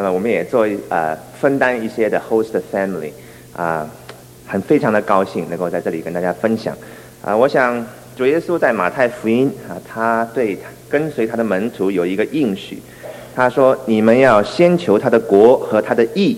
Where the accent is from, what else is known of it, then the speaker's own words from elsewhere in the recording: Shanghai, China; 我小时候在上海跟他住在一起的时候